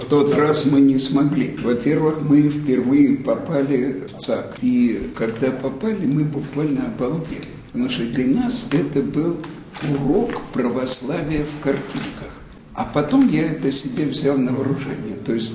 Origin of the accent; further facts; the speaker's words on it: Saint Petersburg, Russia; Родился в Ленинграде. Место рождения — Петропавловский район. А вообще родился в Петропавловской крепости.